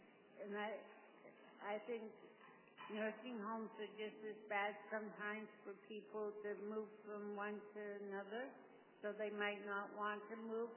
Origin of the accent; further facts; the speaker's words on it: Burnaby, British Columbia, Canada; from Burnaby, BC.